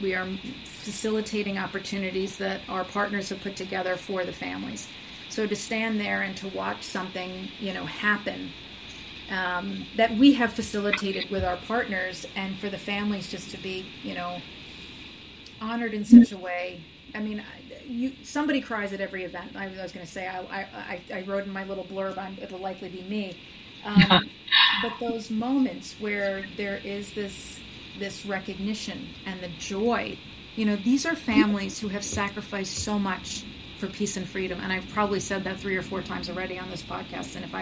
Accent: New York, United States; and as a New Yorker, Grew up a Yankees fan.

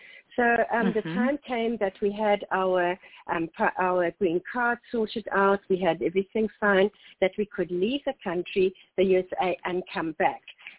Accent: South Africa; moved away as an adult; now in United States; I was born in South Africa. I was raised and born in South Africa, spent my first 40 years in South Africa, and then moved with my family, my husband and our three children to USA for Robin's job.

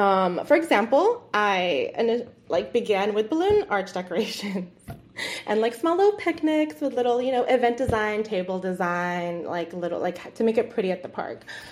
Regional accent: Rancho Cucamonga, California, United States; I grew up in Rancho Cucamonga in the Inland Empire.

